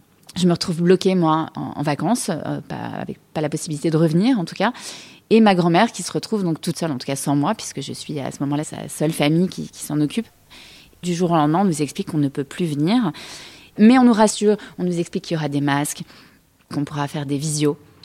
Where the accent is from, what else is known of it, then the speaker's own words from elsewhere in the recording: Grenoble, Auvergne-Rhône-Alpes, France; now in Paris, France; J'ai passé toute mon enfance avec elle à Grenoble, donc on avait des liens très forts.